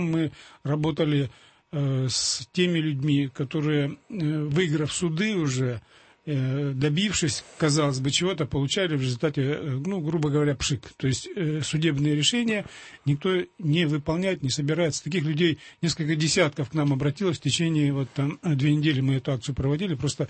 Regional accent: Volga region, Russia; Тут я с Поволжья

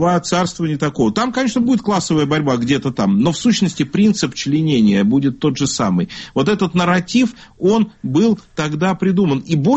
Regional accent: Nizhny Novgorod, Nizhny Novgorod Oblast, Russia; Я только что вернулся из Нижнего Новгорода, моего родного города.

